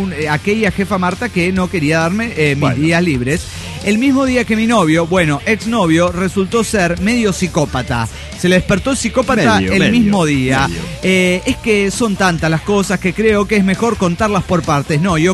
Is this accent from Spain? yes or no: no; Panama; Así lo dicen en mi país a los presumidos. Ridículo a los presumidos, le dicen en Panamá.